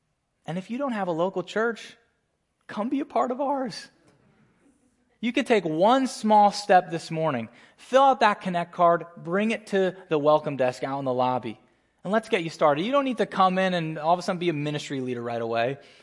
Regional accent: Northeast, United States; if I'm going to throw my southern accent, which I don't have, I'm from the Northeast

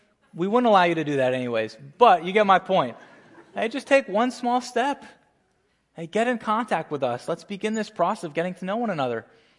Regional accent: Northeast, United States; if I'm going to throw my southern accent, which I don't have, I'm from the Northeast

